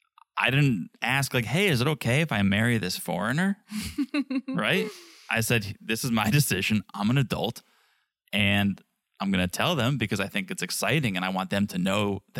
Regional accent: United States; But it's not my culture. I'm an American.

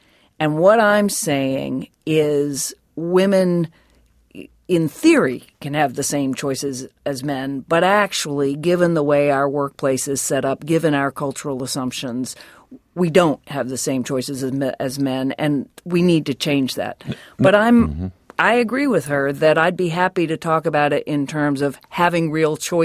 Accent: Virginia, United States; Remember, growing up in Virginia in the 60s and 70s, I didn't know a single woman doctor. Not one.

